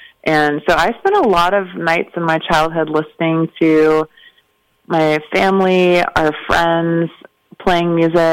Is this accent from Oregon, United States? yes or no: yes; Ashland, Oregon, United States; also born or lived in Singapore / Indonesia / Kobe, Japan; then 5 years in Kobe, Japan, while they got teaching jobs over there. And then we moved to Ashland, Oregon, where I spent the rest of my childhood.